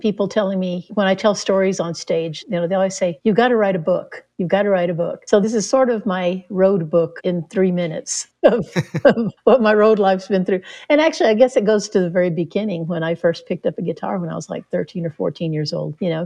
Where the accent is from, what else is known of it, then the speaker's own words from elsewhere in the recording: San Antonio, Texas, United States; moved away as an adult; also born or lived in New Mexico; I grew up in San Antonio, Texas, but I left to go move to northern New Mexico going in my early 20s.